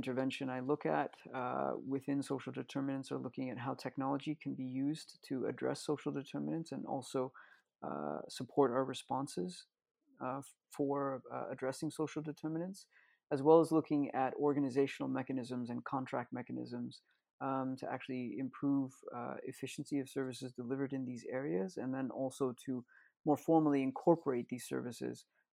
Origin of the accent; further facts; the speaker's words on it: United States; moved away as an adult; now in United Kingdom; I was born and raised in the States